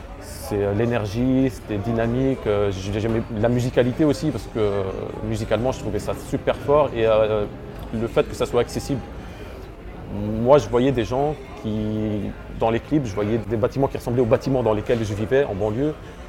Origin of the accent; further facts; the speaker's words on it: Lebanon; Je suis libanais, mais je suis aussi français, je suis aussi banlieusard, je suis artiste.